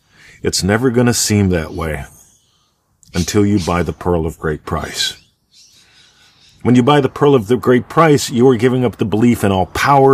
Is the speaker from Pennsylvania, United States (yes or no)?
yes; Pennsylvania, United States; back in the old country, I grew up in Pennsylvania, and the worst driving conditions were something called black ice.